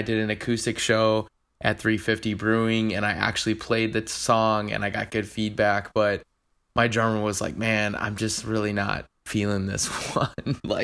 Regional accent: Chicago, Illinois, United States; I live just a couple blocks away from my hometown team.

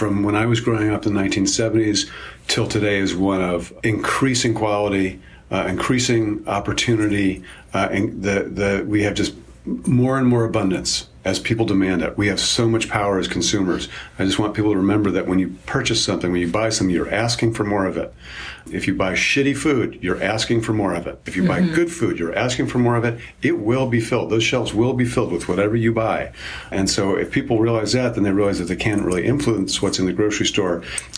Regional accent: Cleveland, Ohio, United States; Heinen's grocery store, which I wrote about in my hometown of Cleveland

